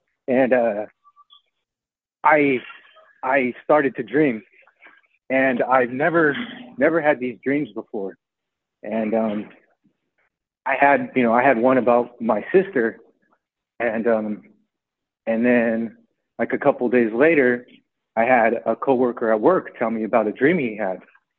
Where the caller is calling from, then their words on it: Hayward, California, United States; I'm calling from Hayward, California.